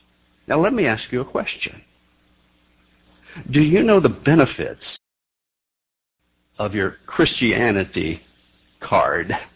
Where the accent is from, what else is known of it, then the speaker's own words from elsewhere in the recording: Ohio, United States; I grew up in Ohio. I don't know whether any of you grew up in Ohio or not. I was a Cincinnati Reds fan.